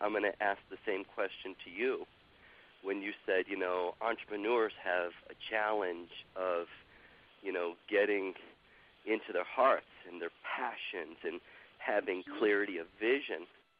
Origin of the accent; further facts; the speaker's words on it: Chicago, Illinois, United States; Chicago, which is my hometown, San Diego, and then Australia are the 3 places that I teach it.